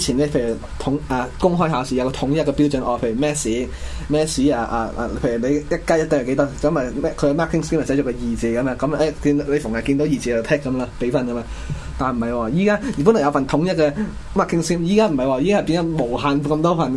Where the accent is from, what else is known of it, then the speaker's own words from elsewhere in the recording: China; 好简单，我哋中国人以前点破妖法噶？